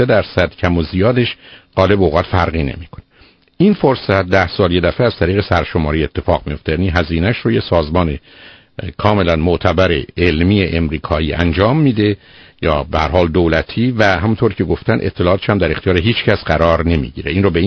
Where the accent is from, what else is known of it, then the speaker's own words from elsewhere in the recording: Iran; بیشتر ما افتخارمون به این است که ایرانی هستیم